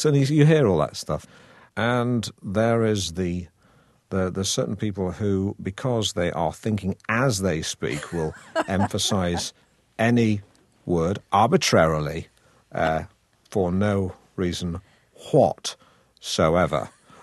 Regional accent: Manchester, North West England, United Kingdom; accent: northern; because, of course, I'm from Manchester, so I have a northern accent, a regional accent, which is what it was quite pronounced.

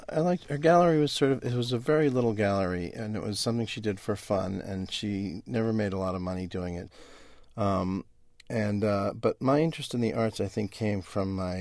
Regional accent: New York City, New York, United States; Yeah, I grew up on the Upper West Side.

